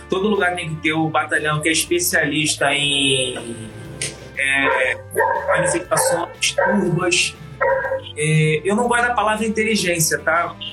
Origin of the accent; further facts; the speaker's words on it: Rio de Janeiro, Brazil; eu sou nascido e criado no Complexo da Maré.